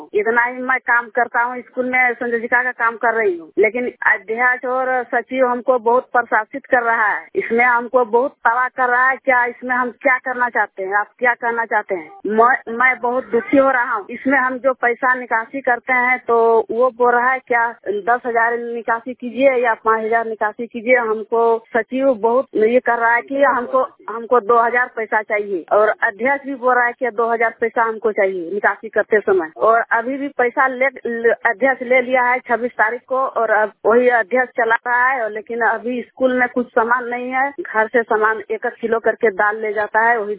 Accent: Jharkhand, India; घर परसानी है, कारी टोला, जिला गोड्डा, थाना गोड्डा, भाया पथरगामा है, झारखंड का निवासी हूँ।

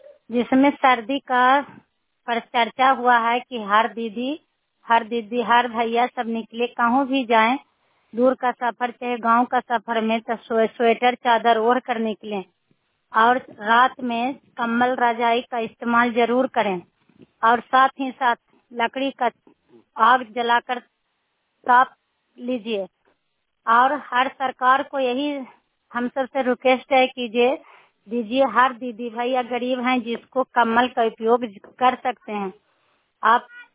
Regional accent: Balha, Bihar, India; बल्हा का निवासी हूँ, नगर नौसा प्रखंड से बोल रही हूँ।

